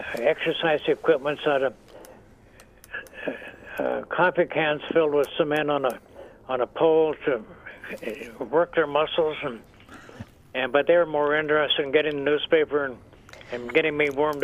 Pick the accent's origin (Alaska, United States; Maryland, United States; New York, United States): Alaska, United States; Juneau; also born or lived in Anchorage; I was born in 1929 in Juneau, Alaska. Lived there most of my life until I was sent with my parents to Anchorage, Alaska